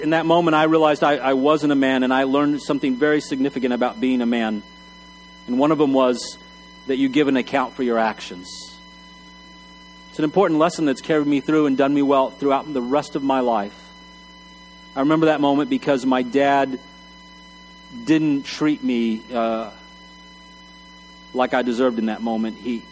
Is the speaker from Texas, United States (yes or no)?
yes; Texas, United States; Now, I grew up in Texas.